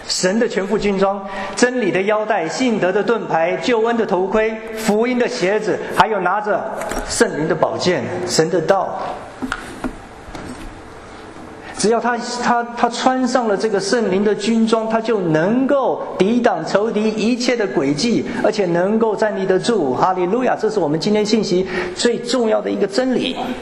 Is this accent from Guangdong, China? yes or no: no; Shandong, China; 我们家是山东人，从小吃面食饺子长大的